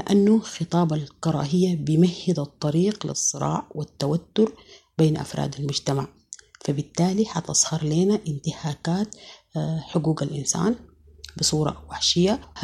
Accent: Sudan; ونحن كسودانيين عرفنا بالتسامح وقبولنا لبعضنا البعض

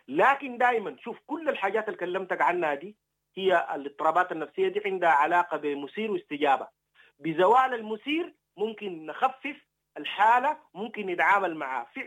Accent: Sudan; أنا مفترض أتكلم كلام علمي لكن مرات بتكلم عن ألمي أنا كمواطن سوداني

